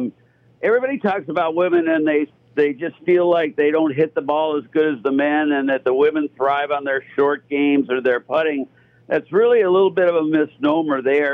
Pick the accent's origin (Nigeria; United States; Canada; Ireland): United States; Hawaii; they're paying me to watch the best women players in the world play golf in my home state of Hawaii, and the trade winds are blowing, so I am happy.